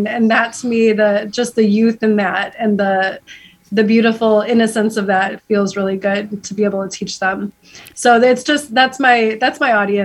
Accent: Dyer, Indiana, United States; I was born and raised in Dyer, went to Lake Central High School. I was born as a twin into the world

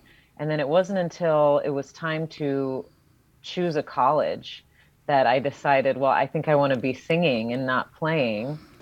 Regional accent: Lemont, Illinois, United States; I grew up here. I was born here. I grew up in Lamont, which is a southwest suburb of Chicago

